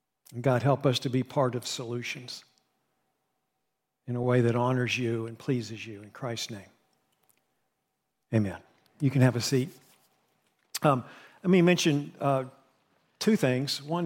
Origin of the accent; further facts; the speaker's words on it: West Virginia, United States; And I'm aware of that area, and I grew up in West Virginia, kind of near all that.